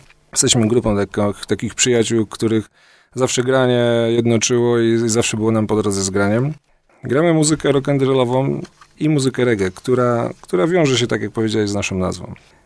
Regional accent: Poznań, Greater Poland Voivodeship, Poland; also born or lived in Kalisz; mój ojciec pochodzi z Kalisza, urodził się w Kaliszu i mam w Kaliszu mnóstwo rodziny. I mimo, że ja jestem rodowitym poznaniakiem, to część mojego szczęśliwego dzieciństwa przeżyłem tutaj.

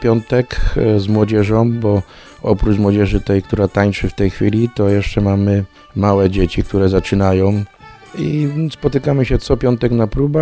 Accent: Pleszew, Greater Poland Voivodeship, Poland; no a ja jestem z Pleszewa.

